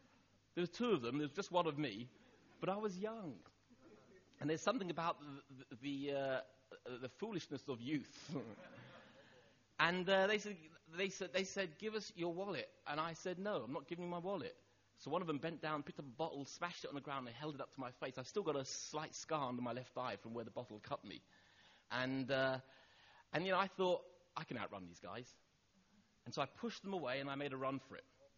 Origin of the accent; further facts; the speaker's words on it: London, United Kingdom; that's what you do when you're a young teenager growing up in London.